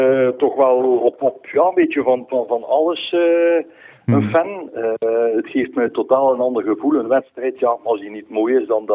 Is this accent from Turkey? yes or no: no; Belgium; ik hoop dat we als Belgen, en daar mogen we toch wel een beetje fier op zijn, dat we ook op verschillende vlakken mogen scoren.